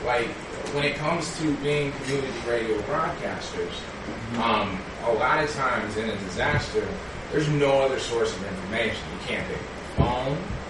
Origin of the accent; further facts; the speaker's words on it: Washington, United States; I'm from Skagit County in Washington State